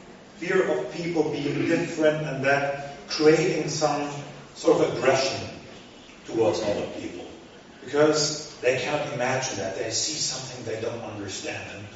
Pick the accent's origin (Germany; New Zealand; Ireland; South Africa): Germany; I'm a liberal from Germany